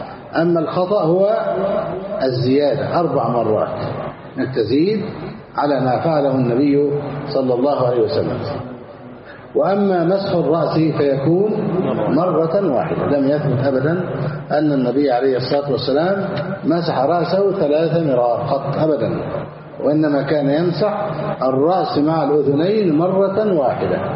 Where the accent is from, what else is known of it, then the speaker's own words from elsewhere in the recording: Egypt; أهل بلدنا مصر